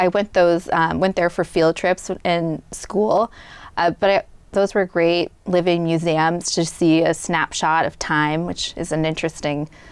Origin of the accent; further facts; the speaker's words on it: Medway, Massachusetts, United States; I did. I grew up in Medway, and it was a great experience.